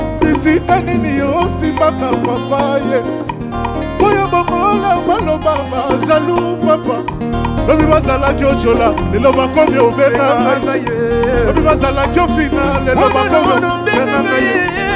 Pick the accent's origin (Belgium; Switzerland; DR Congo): DR Congo; Grosse pensée à mon pays d'origine, le Congo Kinshasa.